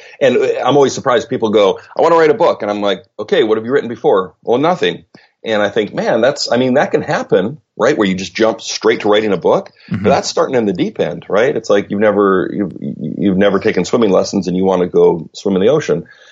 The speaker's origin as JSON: {"language": "English", "country": "Canada", "tie": "born or raised there", "said": "I grew up in Canada"}